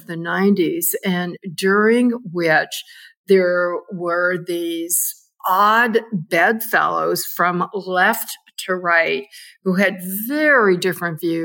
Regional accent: Minneapolis, Minnesota, United States; I grew up in Minneapolis, a suburb of Minneapolis

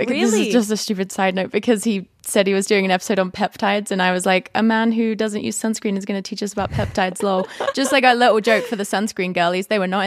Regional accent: Provo, Utah, United States; Like, I grew up in Provo. It was very chill.

